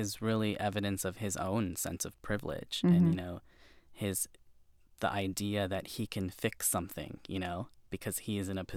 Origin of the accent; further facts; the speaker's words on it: Champaign, Illinois, United States; because I think in the Midwest, in the town that I grew up in Champaign